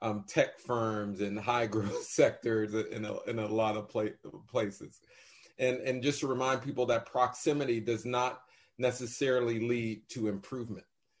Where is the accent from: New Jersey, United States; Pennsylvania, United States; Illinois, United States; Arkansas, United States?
Pennsylvania, United States; Pittsburgh; I was asked a question about my hometown, Pittsburgh, and a community that I went to school in and lived nearby in East Liberty.